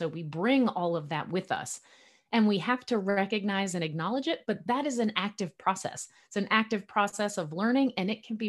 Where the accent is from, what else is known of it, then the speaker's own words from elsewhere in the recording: United States; I come from the United States.